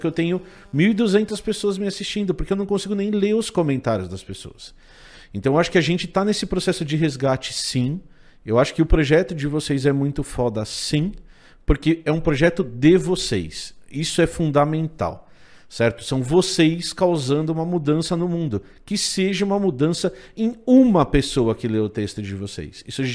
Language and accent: Portuguese; Brazil; eu sou brasileiro, eu acho que a gente tem um monte de coisa boa nesse país